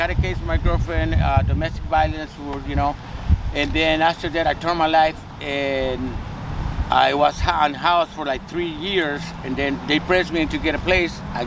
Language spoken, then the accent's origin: English; El Salvador; now in United States; I was born and raised in El Salvador. I've been here in America for 38 years.